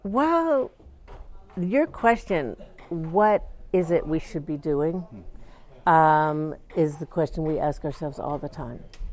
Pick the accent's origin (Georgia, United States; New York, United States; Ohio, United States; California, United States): Georgia, United States; Atlanta; now in Chicago, United States; I'm an artist and writer and educator. I live in Chicago, but I'm from the Southeast. I'm from Atlanta, Georgia.